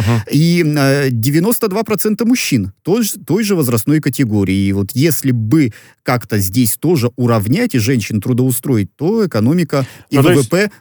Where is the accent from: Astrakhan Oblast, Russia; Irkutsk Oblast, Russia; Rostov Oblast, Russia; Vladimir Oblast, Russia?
Irkutsk Oblast, Russia; Irkutsk; а по сути я родом из Иркутска, я это могу подтвердить